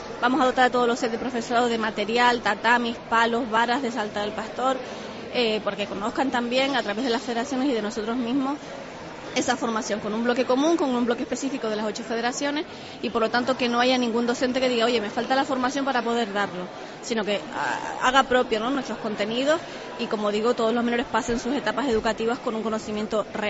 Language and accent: Spanish; Canary Islands, Spain; todos somos canarios y nos gusta sacar la bandera